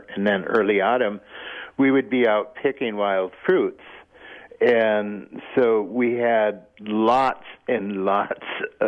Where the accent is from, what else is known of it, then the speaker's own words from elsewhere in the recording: Menominee, Michigan, United States; We're from Menominee, Michigan. Actually, we can identify the spot where our tribe began, where it started